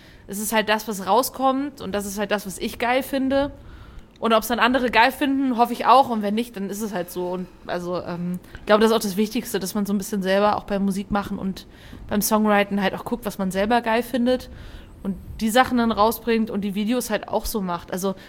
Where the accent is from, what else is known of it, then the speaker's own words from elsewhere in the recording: Fulda, Hesse, Germany; ich komme ja aus Fulda.